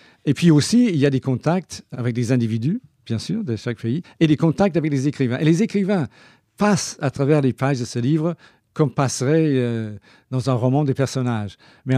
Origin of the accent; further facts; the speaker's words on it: Glasgow, Scotland, United Kingdom; par exemple Glasgow, pas seulement parce que c'est ma ville natale